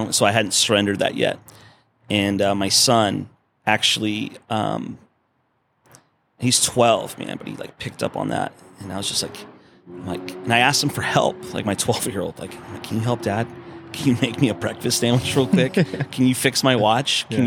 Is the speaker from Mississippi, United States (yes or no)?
no; Paso Robles, California, United States; also born or lived in Orange County; I grew up on 80 plus acres up in Paso Robles. I was born in Orange County, but right before I was 6, we moved up there